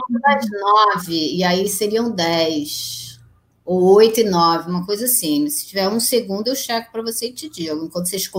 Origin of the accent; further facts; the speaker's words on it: Brazil; Eu, como brasileira e conhecendo essa política aqui há mais de 30 anos